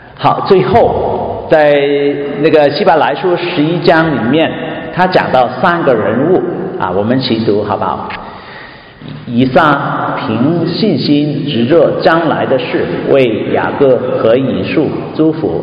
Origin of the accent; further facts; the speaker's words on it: Guangdong, China; 所以地狱不是我们广东人可以偶尔下地狱就可以一起打麻雀